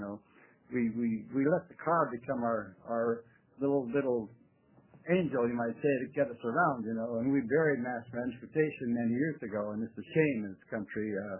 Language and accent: English; Florida, United States; now in Linn County, United States; I'm a newcomer to Oregon. Just been here about 4 months, okay? And I come from Florida. Right now I live in Linn County.